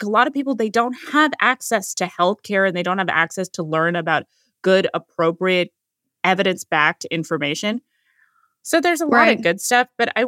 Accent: California, United States; born there; I was born in California

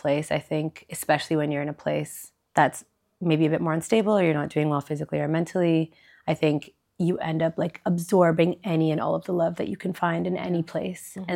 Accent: Toronto, Ontario, Canada; moved away as an adult; now in Cairo, Egypt; So I was born and raised in Toronto, and I moved to Cairo 5 years ago on accident.

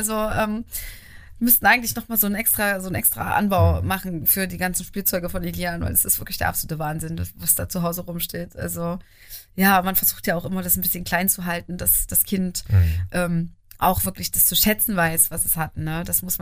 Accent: Dessau-Roßlau, Saxony-Anhalt, Germany; Das findet in meiner Heimatstadt Dessau-Roßlau statt

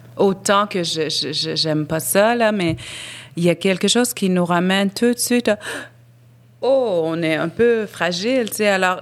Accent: Nunavik, Quebec, Canada; Ils sont très connus chez nous, au Nunavik, au Nunavut aussi.

